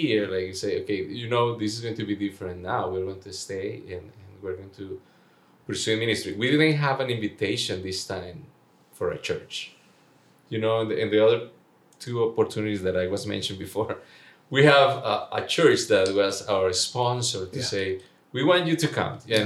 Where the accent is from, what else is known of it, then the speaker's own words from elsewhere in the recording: Cali, Valle del Cauca, Colombia; English is a second language; moved away as an adult; also born or lived in Medellin; now in United States; we are from Colombia for a city that is called Cali, Colombia. And we love that city. But before to come to the United States, we were living in Medellin, that's another well-known city in Colombia, for 5 years.